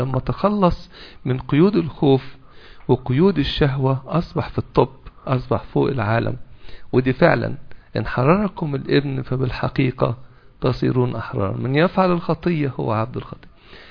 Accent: Heliopolis, Cairo Governorate, Egypt; حتى قراية الكف دي والودع منتشر حتى عندنا في مصر الجديدة

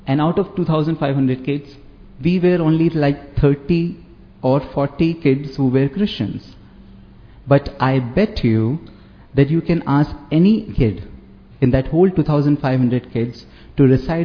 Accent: India; I am from India. In India, Christians are minorities. We are only 3%.

